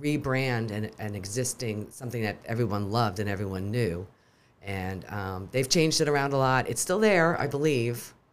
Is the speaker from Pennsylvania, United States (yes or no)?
yes; Scranton, Pennsylvania, United States; born there; I was born in Scranton, Pennsylvania. I did not grow up